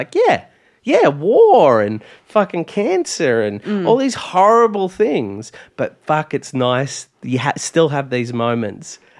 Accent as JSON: {"language": "English", "country": "Ireland", "said": "I'm Irish"}